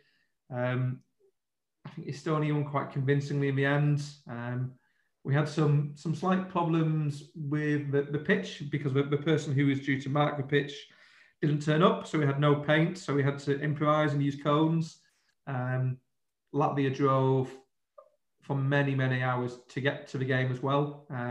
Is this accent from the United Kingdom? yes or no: yes; Wigan, North West England, United Kingdom; I grew up in Wigan and mum and dad still are huge Wigan fans.